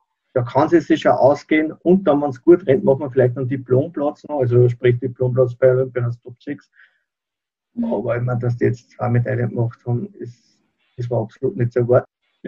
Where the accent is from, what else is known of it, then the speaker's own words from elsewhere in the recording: Upper Austria, Austria; Ich bin aus Oberösterreich.